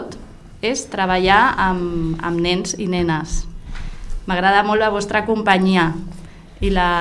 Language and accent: Catalan; Esplugues de Llobregat, Catalonia, Spain; born there; Jo vaig néixer aquí a Esplugues, al barri del centre.